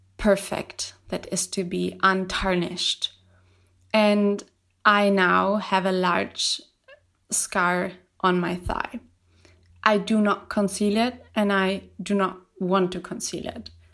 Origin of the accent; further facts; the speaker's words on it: Germany; I'm from Germany